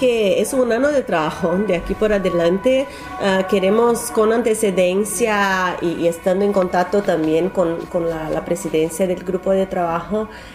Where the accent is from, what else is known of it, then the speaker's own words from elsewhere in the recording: Brazil; Spanish is a second language; y digo eso porque soy brasileña